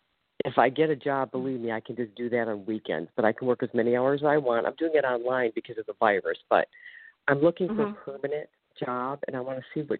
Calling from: Ohio, United States

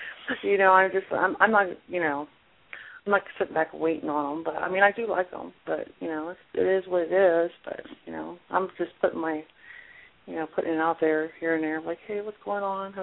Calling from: Ohio, United States; from Ohio.

